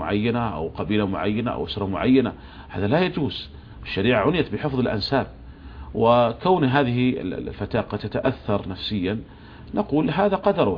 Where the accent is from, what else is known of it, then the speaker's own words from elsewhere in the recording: Saudi Arabia; فالشركات عندنا في المملكة العربية السعودية ملزمة بدفع الزكوات